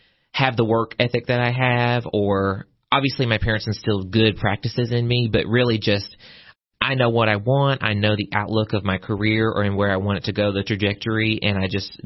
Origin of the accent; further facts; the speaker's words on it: the South, United States; And it looks differently for me because I'm a man and I'm from the South.